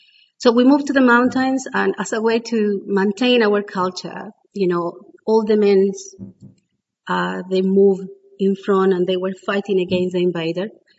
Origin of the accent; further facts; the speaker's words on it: Chiloé, Los Lagos, Chile; English is a second language; I'm from Chiloé, that is a small island at the end of Chile.